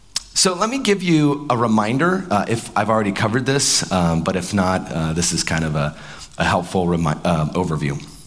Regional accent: Appalachia, United States; I don't have that experience because I'm from Appalachia and every time I go back, it's exactly the same.

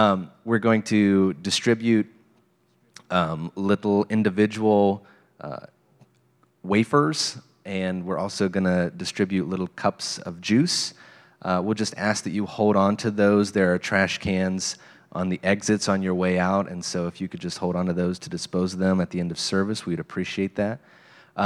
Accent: United States; Growing up in Morgan County, there were always a few houses that kept their Christmas lights up until July.

